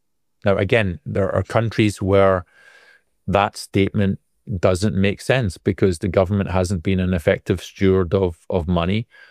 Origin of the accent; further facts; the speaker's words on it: Scotland, United Kingdom; because I'm Scottish and I don't like spending a lot of money